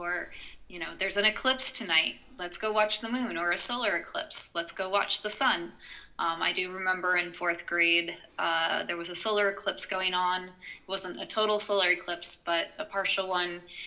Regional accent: Bloomington, Indiana, United States; Well, I grew up in Bloomington, Indiana, so that's home of Indiana University.

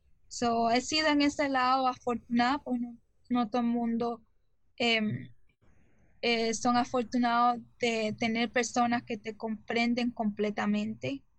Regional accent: Cuba; por lo menos de donde yo soy, como cubana, todo le hacen risa

